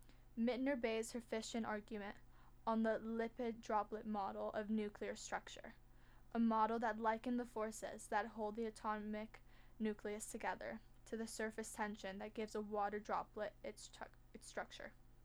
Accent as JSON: {"language": "English", "country": "United States", "said": "I apologize for pronouncing his names wrong. I'm American, I say things differently"}